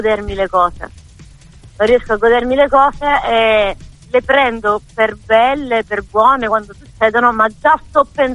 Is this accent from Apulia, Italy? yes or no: yes; Apulia, Italy; now in Florence, Italy; ho vissuto molto più tempo a Firenze che in Puglia, che è la mia terra d'origine. È chiaro, la Puglia ce l'ho nel cuore, ma quando io dico torno a casa è torno a Firenze, no?